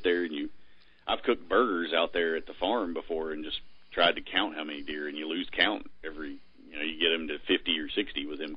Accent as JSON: {"language": "English", "region": "Virginia", "country": "United States", "said": "I'm originally from Virginia, and so hunting early season Nebraska is not really what I want to do."}